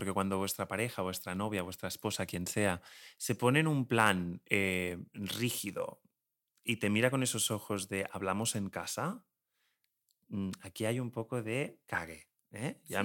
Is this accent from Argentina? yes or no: no; Spain; yo soy español de aquí, viva el Señor.